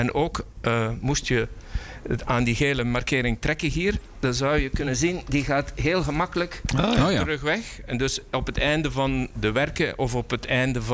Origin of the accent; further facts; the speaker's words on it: Flanders, Belgium; Als Vlaming mag ik daar wel, mag ik er ook wel trots op zijn.